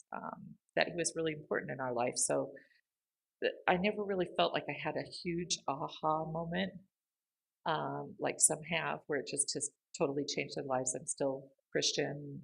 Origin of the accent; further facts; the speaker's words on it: Seattle, Washington, United States; Well, I was born in Seattle and have lived here all my life, so yeah.